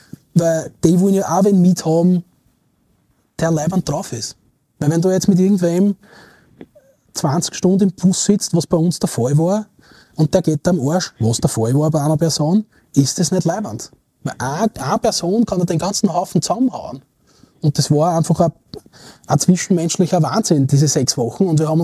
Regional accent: Aspang, Lower Austria, Austria; hat sich mal in Aspang, wo ich aufgewachsen bin, hat es einen Weihnachtsmarkt gegeben.

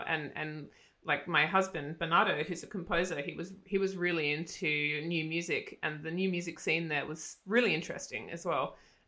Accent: Australia; also born or lived in Germany; I'm currently really enjoying living in Australia, but it's not that I didn't want to stay in Germany. I think it was just more, I'm just an Australian girl

